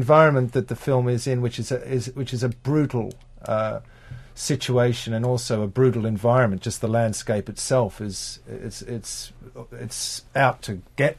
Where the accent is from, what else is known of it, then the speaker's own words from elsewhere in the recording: Australia; I think I'm Australian. We're all a bit like that over from Australia.